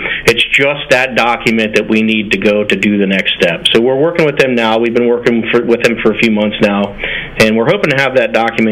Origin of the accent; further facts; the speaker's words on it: Pennsylvania, United States; Well, I grew up in Center County, so.